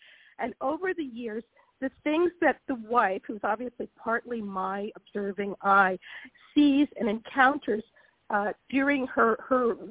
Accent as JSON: {"language": "English", "country": "United States", "lives_now": "Italy", "said": "I've never stopped feeling that I'm an American, that I am a foreigner. I speak, you know, very good fluent Italian."}